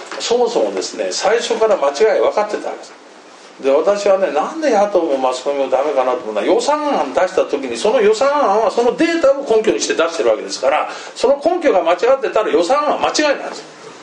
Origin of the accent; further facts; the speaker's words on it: Imabari, Ehime, Japan; 地元の今治市なんです。